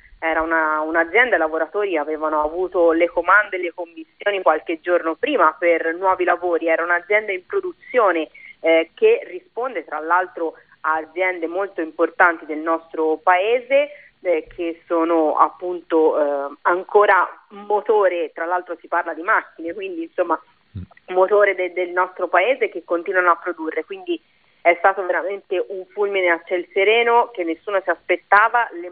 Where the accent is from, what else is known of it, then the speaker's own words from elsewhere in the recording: Florence, Tuscany, Italy; Io sono di Firenze, quindi non potevo non essere in piazza.